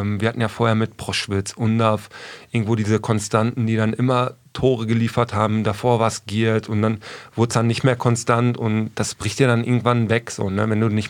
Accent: Aalen, Baden-Württemberg, Germany; born there; Ja, ich bin geboren

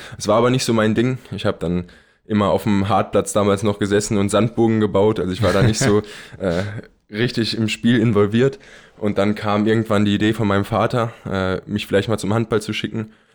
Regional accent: Eltville-Erbach, Hesse, Germany; Also mein Heimatdorf ist Eltville-Erbacht. Es ist im schönen Rheingau. Es ist nicht weit von Wiesbaden. Also ich sage auch meistens in der Nähe von Wiesbaden, weil das natürlich nicht bekannt ist.

